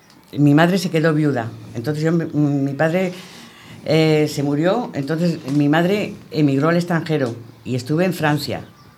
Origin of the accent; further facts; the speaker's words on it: Torre del Bierzo, Castile and León, Spain; nací en Torre del Bierzo, provincia de León.